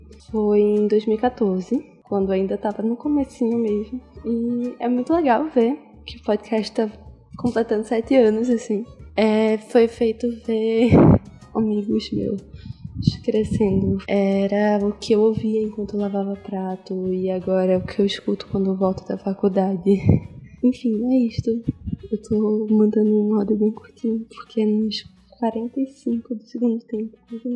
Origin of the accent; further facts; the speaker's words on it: Recife, Pernambuco, Brazil; sou de Recife, tenho 17 anos.